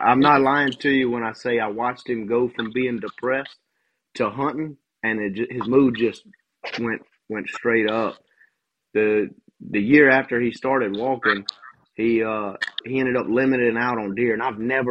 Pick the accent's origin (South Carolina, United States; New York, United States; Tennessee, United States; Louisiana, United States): Louisiana, United States; also born or lived in Florida; So my name's … I'm from South Louisiana. Born in Florida, but raised here in South Louisiana around my dad's family and all.